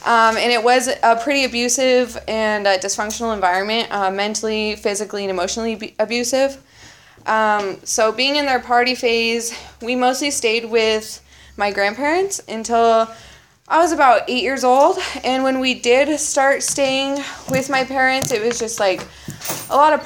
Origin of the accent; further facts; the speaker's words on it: Arvada, Colorado, United States; I grew up in Colorado in a small suburb outside of Denver called Arvada.